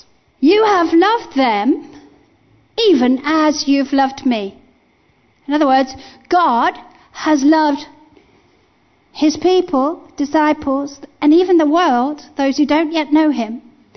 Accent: Zimbabwe; I grew up in Africa, in Zimbabwe. And my father was a policeman, and we lived on what they called a police camp.

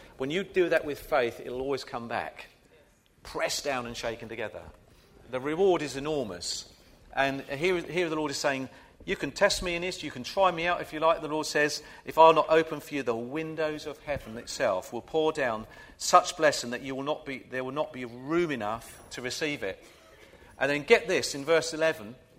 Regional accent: England, United Kingdom; we're British, or I am anyway, I'm English.

